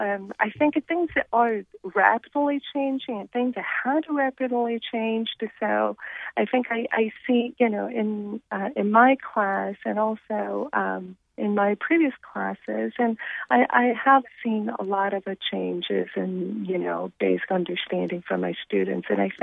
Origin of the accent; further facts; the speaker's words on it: South Korea; I'm originally from Korea